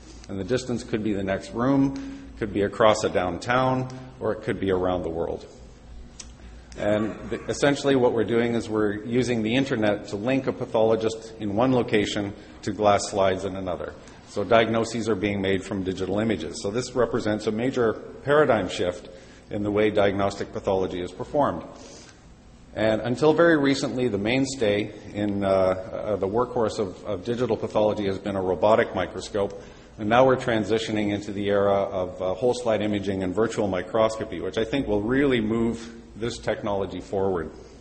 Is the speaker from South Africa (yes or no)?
no; Toronto, Ontario, Canada; born there; I was born in Toronto, but if it's of any redeeming value, my father grew up in Montreal West on Brock Avenue